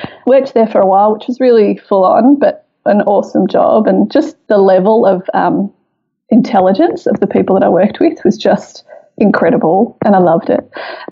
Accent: England, United Kingdom; now in Australia; And I'm from England and I didn't have any cousins growing up.

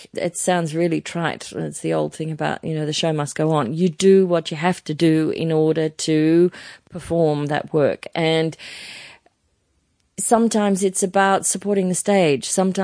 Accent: Manly, New South Wales, Australia; I was a kid from Manly in Sydney

